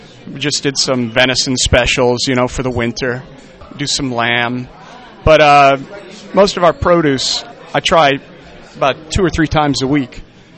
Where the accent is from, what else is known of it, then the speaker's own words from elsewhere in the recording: New Orleans, Louisiana, United States; Well, I'm originally from New Orleans. I've worked for a lot of French chefs in the city